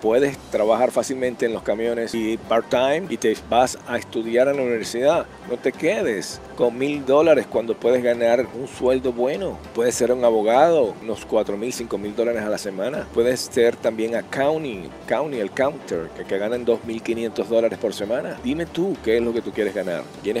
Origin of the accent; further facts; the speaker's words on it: Venezuela; Mire, en mi país, en Venezuela